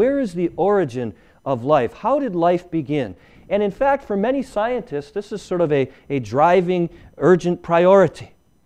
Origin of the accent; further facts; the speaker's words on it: Illinois, United States; now in New York, United States; I grew up in Illinois. Coming out here to New York and going up in the Adirondacks, it's beautiful up there.